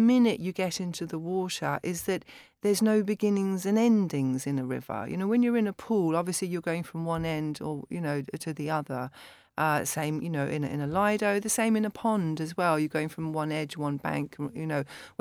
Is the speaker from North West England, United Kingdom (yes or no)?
no; London, United Kingdom; I'm a Londoner born and bred, although I've lived abroad for a long time.